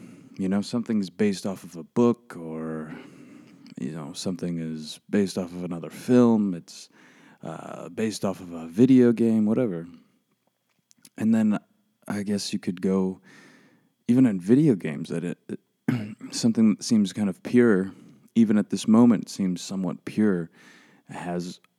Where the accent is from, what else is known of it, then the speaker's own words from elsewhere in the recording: Midwest, United States; now in Los Angeles, United States; I live in California, LA specifically, and I'm originally from Michigan, Indiana, the Midwest area, kind of bounced around there.